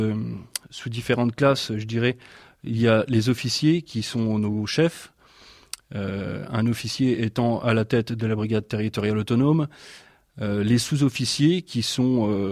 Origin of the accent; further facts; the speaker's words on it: Grand Est, France; Mon arrivée à Commercy est un choix personnel, puisqu'étant originaire de Meurthe-et-Moselle, je voulais me rapprocher de la Lorraine, qui est donc ma région natale.